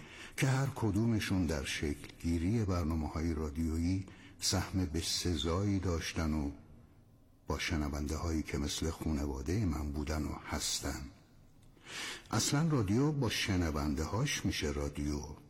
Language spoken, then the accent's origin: Persian; Tehran, Tehran Province, Iran; بچه جنوب شهرم، متولد بازار تهران و بزرگ شده خیابون نواب چهار رضایی.